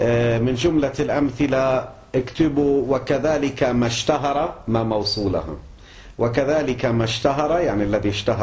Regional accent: Lebanon; وفي بلدنا لبنان

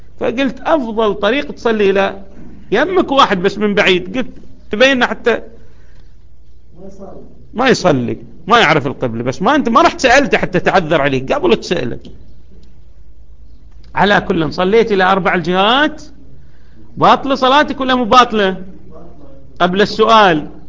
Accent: Al-Ahsa, Eastern Province, Saudi Arabia; وإن كانت مو بعربية بس مستخدمة عندنا في الأحساء

